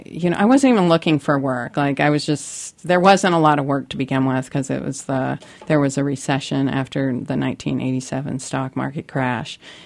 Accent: Bellevue, Washington, United States; also born or lived in Seattle; I grew up in Bellevue. I was born in Seattle and moved to from Magnolia neighborhood to the suburbs.

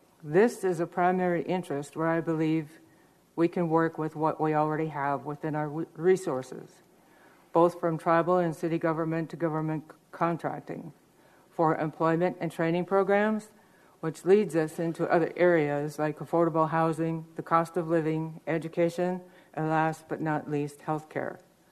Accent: Kake, Alaska, United States; from Cake, Alaska.

